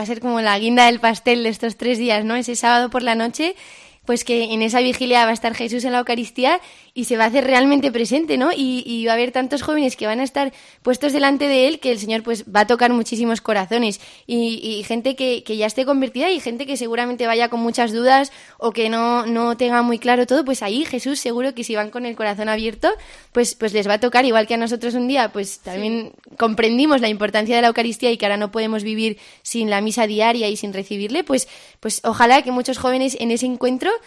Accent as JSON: {"language": "Spanish", "region": "Cantabria", "country": "Spain", "said": "No, nosotras venimos desde Cantabria"}